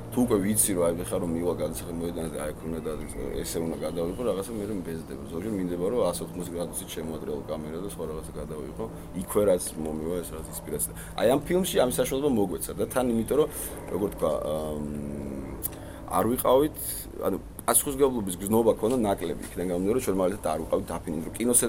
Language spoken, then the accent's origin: Georgian; Tbilisi, Georgia; საქართველოში დაიბადე, გავიზარდე და ძალიან მიყვარს საქართველო და ნუ განსაკუთრებით თბილისი, იმიტომ რომ თბილისში დაამთავრე სკოლა, თბილისში მქონდა ჩემი პირველი ქორწილი, თბილისში გამიჩნდა ჩემი შვილი